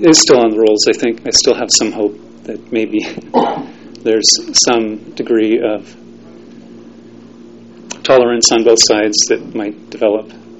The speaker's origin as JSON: {"language": "English", "region": "California", "country": "United States", "said": "I didn't come from Utah, I was from Northern California."}